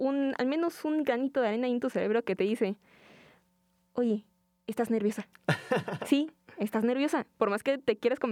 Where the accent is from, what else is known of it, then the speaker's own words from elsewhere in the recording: State of Mexico, Mexico; also born or lived in Tabasco / Veracruz; De hecho, te comentaba el otro día, he vivido en prácticamente todo México. Nací en Tabasco, me quedé viviendo unos meses ahí.